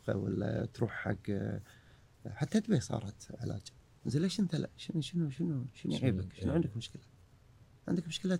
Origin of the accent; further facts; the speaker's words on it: Kuwait; اكثر الامراض المستعصيه عندنا بالكويت